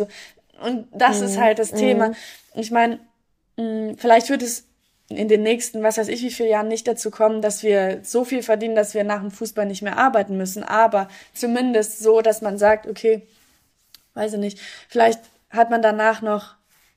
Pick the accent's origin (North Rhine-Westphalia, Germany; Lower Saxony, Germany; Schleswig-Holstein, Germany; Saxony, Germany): North Rhine-Westphalia, Germany; Essen; ich komme aus Essen, ich kann sagen, wie es da zumindest damals war.